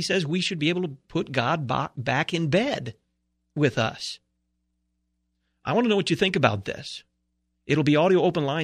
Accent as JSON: {"language": "English", "town": "Dallas", "region": "Texas", "country": "United States", "tie": "born or raised there", "said": "There's a Texas pastor from my hometown, Dallas, Texas"}